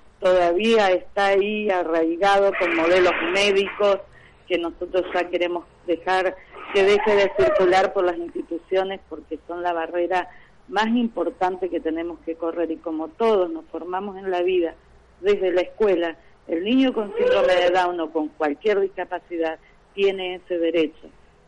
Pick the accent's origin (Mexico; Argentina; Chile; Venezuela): Argentina; Laguna Paiva, Santa Fe; Nosotros somos de Laguna Paiva